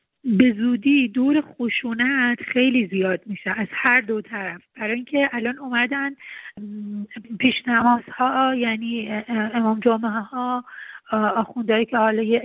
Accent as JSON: {"language": "Persian", "country": "Iran", "tie": "born there"}